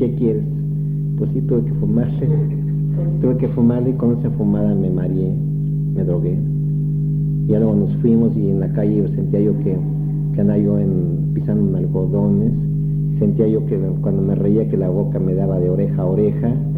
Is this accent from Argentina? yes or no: no; Mexico City, Mexico; Pero sí lloré en esa vez cuando yo salí del Distrito Federal, mi tierra natal.